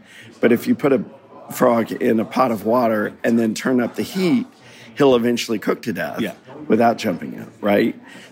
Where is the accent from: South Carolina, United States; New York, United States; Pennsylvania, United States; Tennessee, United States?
Tennessee, United States; Chattanooga; I'm from Chattanooga, Tennessee.